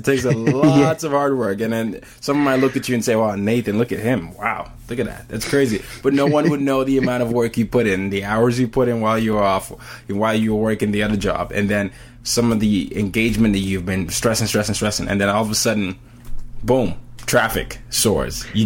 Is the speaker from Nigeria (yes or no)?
yes; Nigeria; now in New York, United States; I'm a Nigerian living in New York, and you're in Australia, right?